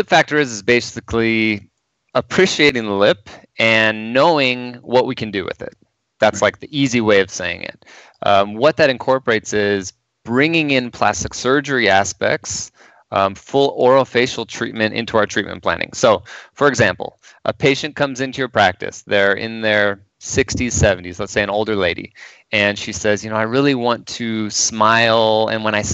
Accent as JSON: {"language": "English", "region": "California", "country": "United States", "said": "So I am from Southern California, and I went to USC."}